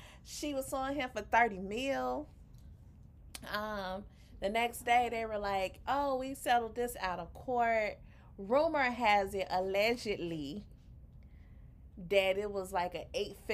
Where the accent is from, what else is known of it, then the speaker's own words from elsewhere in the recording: Chicago, Illinois, United States; Baby, I grew up in Roseland.